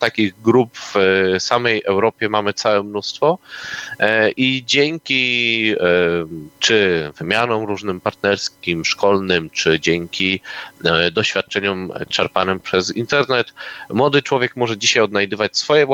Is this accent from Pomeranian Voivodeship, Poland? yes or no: yes; Pomeranian Voivodeship, Poland; I tak my, Kaszubi, tak każdy młody Kaszuba, który poczuje więź z Kaszubami, będzie szukał właśnie takich powodów do tego, żeby pokazywać swoją dumę.